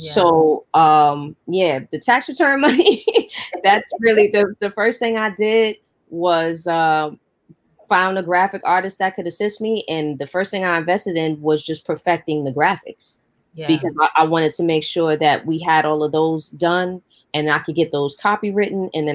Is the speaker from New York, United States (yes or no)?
yes; Harlem, New York, United States; because I'm from Harlem